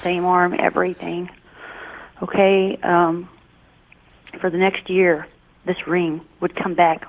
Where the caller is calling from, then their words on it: Columbia, Missouri, United States; I'm calling from Missouri.